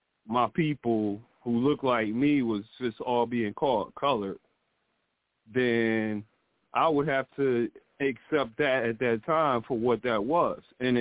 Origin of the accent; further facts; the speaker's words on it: New York, United States; born there; New York.